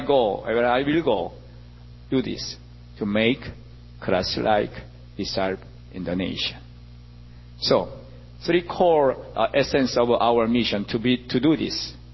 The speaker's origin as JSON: {"language": "English", "region": "Seoul", "country": "South Korea", "second_language": "English", "moved": "yes", "lives_now": "United States", "said": "I come from Seoul, Korea. That's why I put Seoul there. And I'm not coming from North Korea. Don't ask about North Korea. I'm South Korea. Different."}